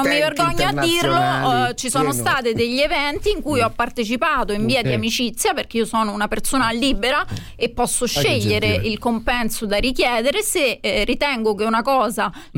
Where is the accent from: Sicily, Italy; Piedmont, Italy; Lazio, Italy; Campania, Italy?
Lazio, Italy; Rome; Io sono romana